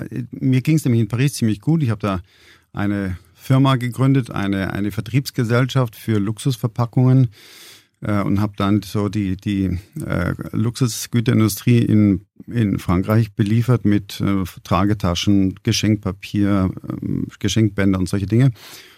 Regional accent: Bavaria, Germany; Ich bin am Tegernsee aufgewachsen, in unserer kleinen Papierfabrik.

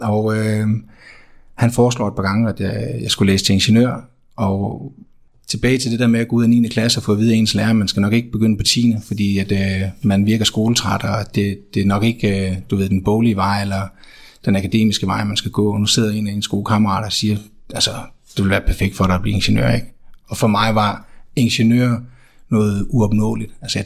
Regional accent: Odense, Region of Southern Denmark, Denmark; højskolen ligger i Kolding, og jeg er fra Odense, så flytter jeg tilbage til Odense

